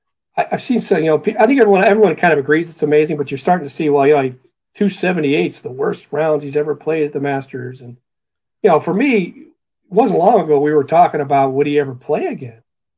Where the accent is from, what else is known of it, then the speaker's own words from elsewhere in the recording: Cleveland, Ohio, United States; Fran Tarkenton, even though I grew up in Cleveland